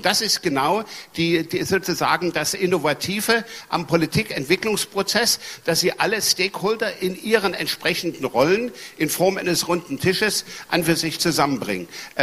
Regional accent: East Germany, Germany; ich bin ja im Osten Deutschlands groß geworden

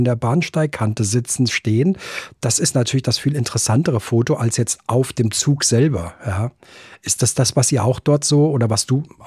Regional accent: Frankfurt am Main, Hesse, Germany; Ich bin ja in Frankfurt aufgewachsen, von daher war der Mainzer Fasching für mich immer der naheliegendere

